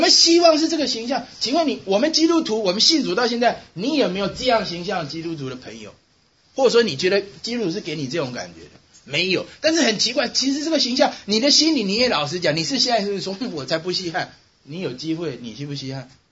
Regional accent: Taiwan; 我从台湾来

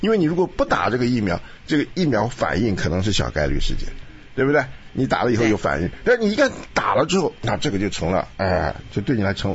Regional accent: Taiwan; 我们小时候在台湾啊，我小的时候

